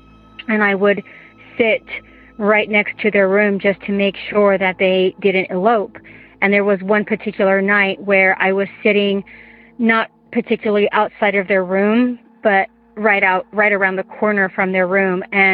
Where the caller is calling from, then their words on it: Utah, United States; I'm calling from Utah.